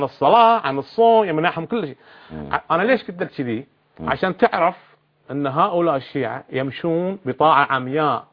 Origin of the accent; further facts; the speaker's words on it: Bahrain; عندنا في البحرين كثير من الحوزات